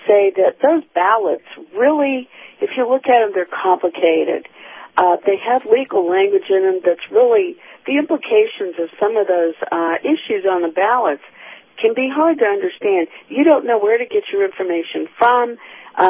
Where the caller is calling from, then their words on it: St. Petersburg, Florida, United States; from St. Petersburg.